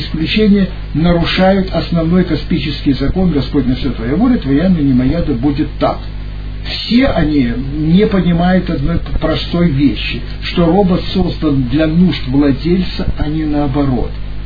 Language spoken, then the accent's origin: Russian; Russia; born there; Вот я, например, я родился в России.